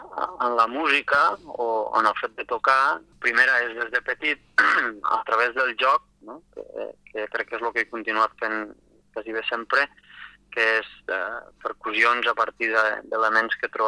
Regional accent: La Seu d'Urgell, Catalonia, Spain; jo sóc de la Seu d'Urgell i aquí, aquest entorn, la poca activitat musical que hi ha

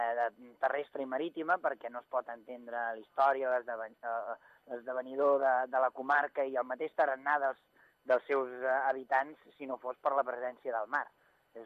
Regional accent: Vilassar de Mar, Catalonia, Spain; born there; now in Cabrils, Spain; Jo vaig néixer a Vilassar de Mar, i ara visc a Cabrils. He viscut aquests darrers anys, encara els he viscut Arenys, i bé, la veritat és que em considero maresmenc de pels quatre costats.

